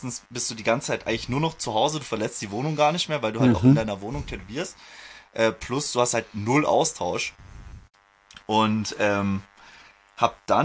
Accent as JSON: {"language": "German", "town": "Bietigheim-Bissingen", "region": "Baden-Württemberg", "country": "Germany", "said": "ich komme aus Bietigheim-Bissingen, falls das Leuten ein Begriff ist."}